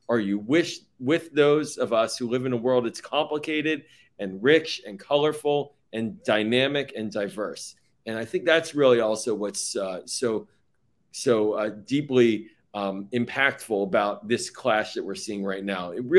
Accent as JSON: {"language": "English", "country": "United States", "said": "I think what's also really kind of inspiring for me as an American Jew"}